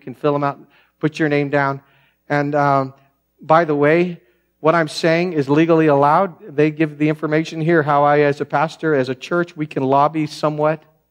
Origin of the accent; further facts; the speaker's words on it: United States; I live for God's kingdom first, and then I'm an American.